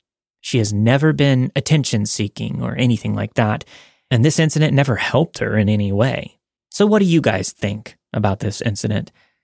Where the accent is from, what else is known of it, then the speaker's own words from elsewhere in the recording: India; I'm from India.